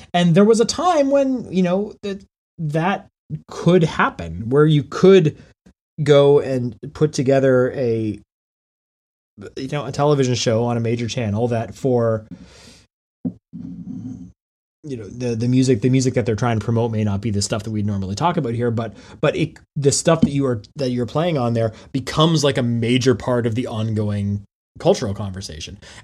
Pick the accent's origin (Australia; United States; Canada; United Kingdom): Canada; I'm Canadian